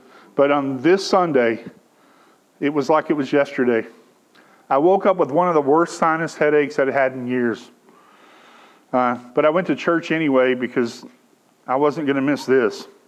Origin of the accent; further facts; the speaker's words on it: Texas, United States; I'm from Texas, and in Texas we swim in a creek and we get a crick in our neck.